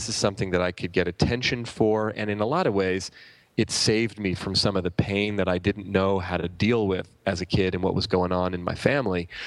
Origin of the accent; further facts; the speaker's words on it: Oakland, California, United States; It's about an hour from here where we live. I grew up in Oakland.